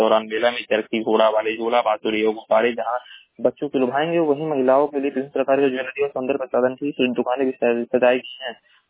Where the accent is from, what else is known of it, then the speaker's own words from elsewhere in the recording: Maharajganj, Uttar Pradesh, India; मैं जिला महाराजगंज का निवासी हूँ।